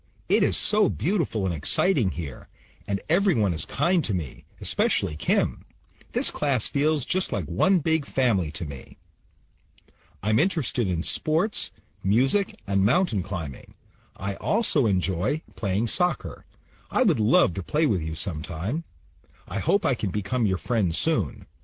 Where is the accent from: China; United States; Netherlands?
China; Guangdong; English is a second language; I come from Guangdong Province in China. I am very happy to come here to study with you.